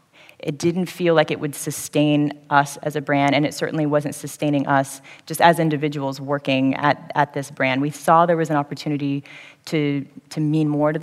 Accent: United States; Trust me. Like, I'm American.

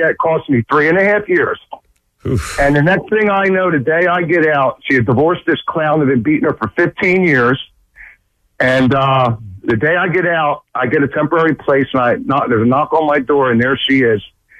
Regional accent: Philadelphia, Pennsylvania, United States; I was raised properly in South Philly.

